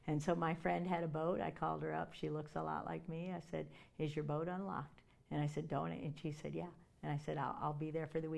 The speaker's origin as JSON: {"language": "English", "town": "Washington", "region": "District of Columbia", "country": "United States", "tie": "born or raised there", "said": "I grew up in Washington. I know the games they play in Washington."}